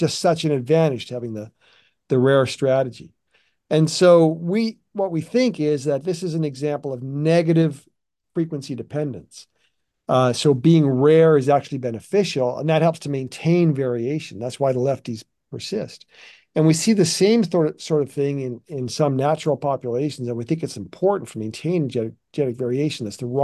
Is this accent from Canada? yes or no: yes; Western Canada, Canada; growing up in Western Canada, people do play cricket.